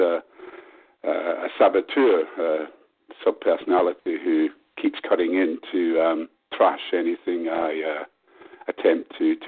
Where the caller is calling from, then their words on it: Manchester, North West England, United Kingdom; I'm telephoning you from Manchester in England.